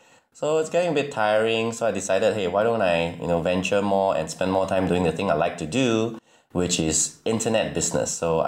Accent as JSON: {"language": "English", "country": "Singapore", "said": "All right, so I come from Singapore, the Lion City, or they call it the Garden City."}